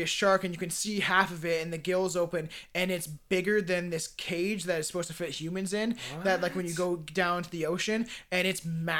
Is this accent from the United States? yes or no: no; Canada; because we are Canadian.